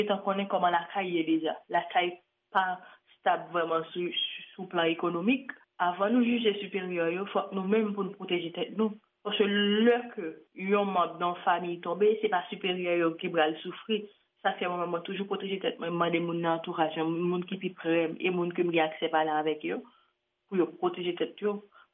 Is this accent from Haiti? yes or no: yes; Haiti; moi-même en tant que haïtienne, j'ai un des bagages que j'ai remarqué dans le circuit, dans le fonctionnement nous-mêmes en Haïti.